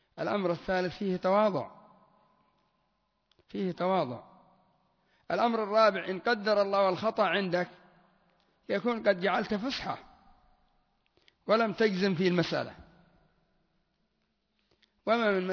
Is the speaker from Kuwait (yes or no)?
no; Yemen; لا سيما في المناطق الجبلية عندنا في اليمن، لعلى يقولون محمد، وهناك يقول محمد